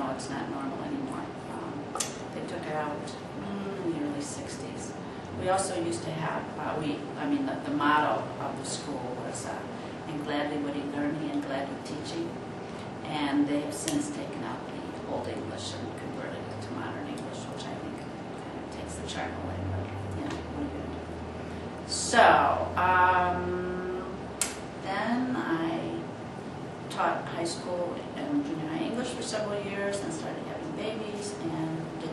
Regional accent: Chicago, Illinois, United States; I was born in Chicago, Illinois, on the north side, but my parents moved to the south side just before my second birthday, I think.

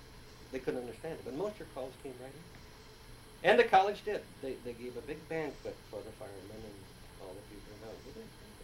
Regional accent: Indiana, United States; See, in my home state, Indiana, at that time at least

